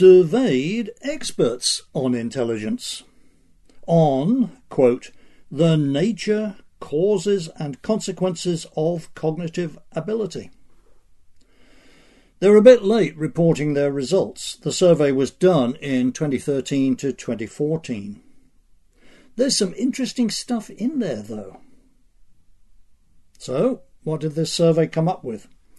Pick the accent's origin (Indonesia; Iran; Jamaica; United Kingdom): United Kingdom; now in United States; I'm an immigrant from Britain, and I still nurse some lingering sentimental affection for the old country.